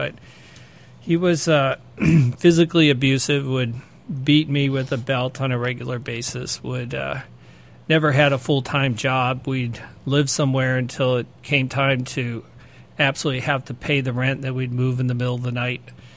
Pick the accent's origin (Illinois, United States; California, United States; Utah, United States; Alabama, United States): Illinois, United States; Wheaton; I grew up in Illinois, Wheaton, Illinois. And I spent my youth in Wheaton.